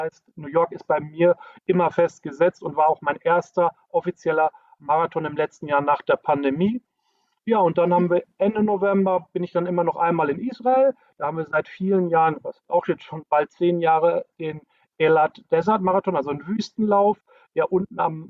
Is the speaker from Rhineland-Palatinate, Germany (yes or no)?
no; North Rhine-Westphalia, Germany; accent: Münster; Die haben ja alle Münsteraner Akzent bei uns. Wir kommen ja alle so aus dem Grobraum, also Westfalen, Grobraum Münster.